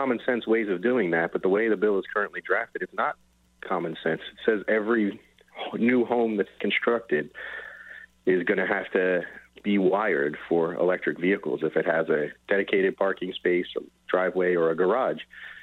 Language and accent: English; Maryland, United States; born there; You know, I was born here in Frederick County, so I've seen Frederick County at its core is a conservative county